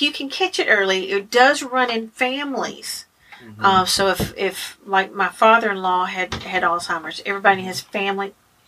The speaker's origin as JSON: {"language": "English", "town": "Martin", "region": "Tennessee", "country": "United States", "tie": "born or raised there", "said": "Okay, I'm from Martin, Tennessee. Mm-hmm. Grew up here."}